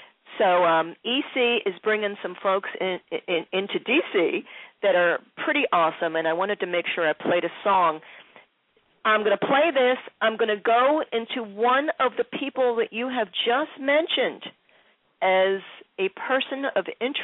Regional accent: Philadelphia, Pennsylvania, United States; growing up in Philadelphia with my Italian brethren around me

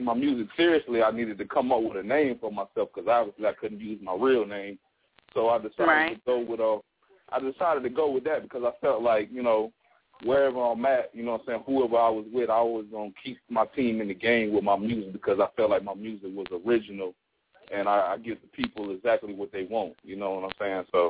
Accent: Durham, North Carolina, United States; now in Los Angeles, United States; You know, like you said, I'm from Durham, North Carolina. Just currently moved to Los Angeles, California just yesterday.

